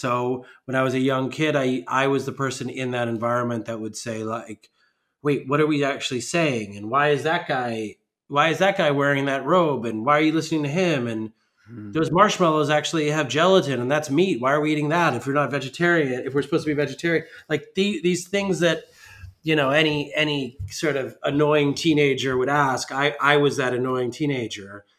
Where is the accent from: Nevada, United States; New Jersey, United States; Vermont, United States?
New Jersey, United States; also born or lived in New York; I was born in New York, and my father started a temple in our basement when we lived in New Jersey when I was probably like 5 years old.